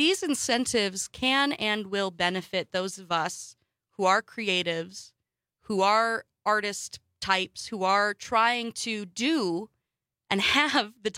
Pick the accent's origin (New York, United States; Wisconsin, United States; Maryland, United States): Wisconsin, United States; Wausau; also born or lived in Stevens Point; now in Milwaukee, United States; as a Wisconsin girl. I was born in Stevens Point. I grew up I was born in Stevens Point. I grew up for the first 10 years of my life near the UP border. Grew up the next almost a decade of years in Wausau.